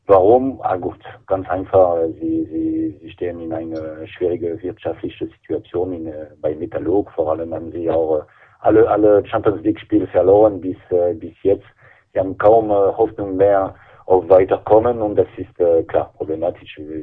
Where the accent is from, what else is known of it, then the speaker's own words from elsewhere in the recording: France; German is a second language; als Franzose muss ich sagen, dass wir mit dem Sieg von Paris mit einem Tor in Brest in Weißrussland sehr zufrieden sind.